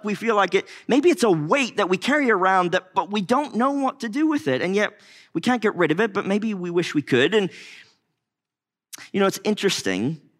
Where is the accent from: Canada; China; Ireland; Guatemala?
Ireland; I'm Irish, I relate, right?